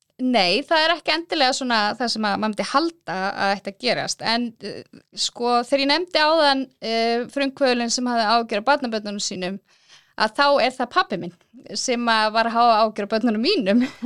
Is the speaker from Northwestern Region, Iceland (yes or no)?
yes; Hofsós, Northwestern Region, Iceland; ég er uppalinn í Skagafirði hjá fólendur mínum sem eru miklu frumkvölar og hafa erum byggt upp heilt þorp í Hofsós í Skagafirði